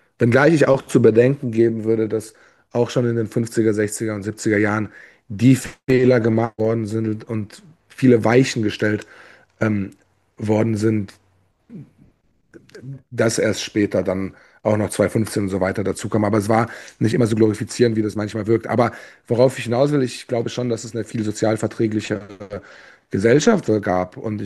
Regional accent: Ludwigshafen, Rhineland-Palatinate, Germany; die mir meine Heimat weggenommen hat und die Stadt Ludwigshafen, die ich kenne, heute nicht mehr wiederzuerkennen ist.

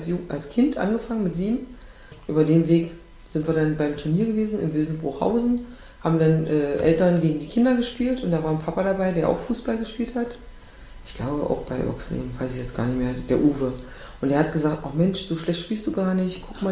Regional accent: East Germany, Germany; da warst du ja auch in der Minderheit als Ossi.

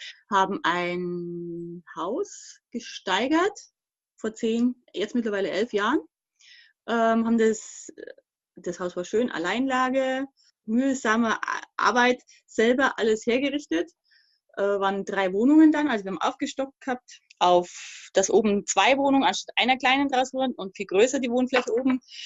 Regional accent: Thuringia, Germany; also born or lived in Bavaria; now in Portugal; seit Oktober 2019 jetzt hier in Portugal. Also ich komme ursprünglich aus der DDR.

